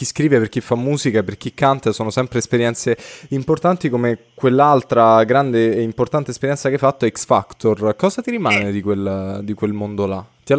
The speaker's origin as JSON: {"language": "Italian", "town": "Rome", "region": "Lazio", "country": "Italy", "said": "Siccome io sono di Roma, in realtà sono interessato all'aspetto romano."}